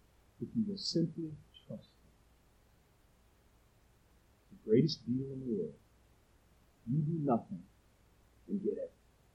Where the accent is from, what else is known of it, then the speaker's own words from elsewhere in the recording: New England, United States; Now, I'm from New England. You didn't even say hi to people in New England.